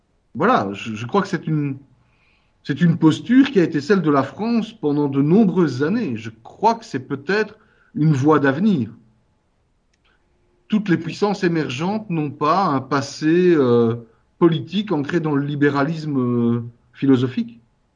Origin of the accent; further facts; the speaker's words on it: Wallonia, Belgium; Je suis wallon, je vis dans une toute petite région du monde.